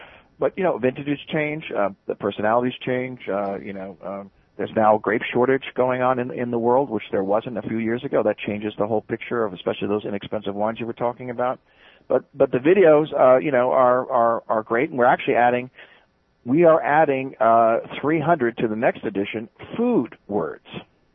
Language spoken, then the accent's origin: English; United States; It shouldn't be me saying it because I'm an American.